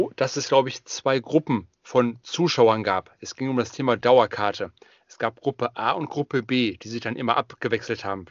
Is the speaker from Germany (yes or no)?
yes; Germany; Also jetzt ich als Deutscher